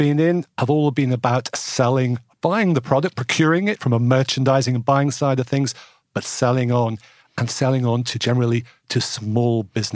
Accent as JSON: {"language": "English", "town": "Killiney", "region": "Leinster", "country": "Ireland", "tie": "born or raised there", "said": "I grew up in Killiney."}